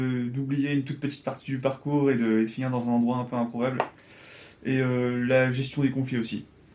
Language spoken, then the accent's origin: French; Nantes, Pays de la Loire, France; 25 ans. Moi, je suis nantais de naissance.